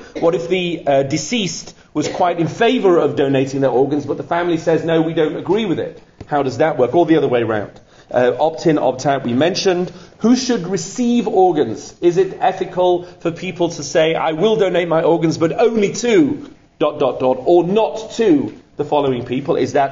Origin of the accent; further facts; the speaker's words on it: United Kingdom; I, of course, have a different situation here because I'm British